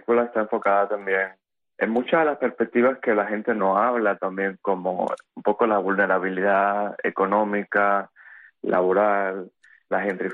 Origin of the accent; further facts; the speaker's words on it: Cuba; moved away; marcar mi condición también como exiliado cubano